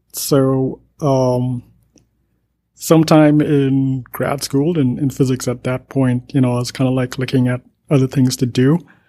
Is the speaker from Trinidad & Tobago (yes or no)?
yes; Trinidad & Tobago; now in United States; Yeah, I'm from Trinidad.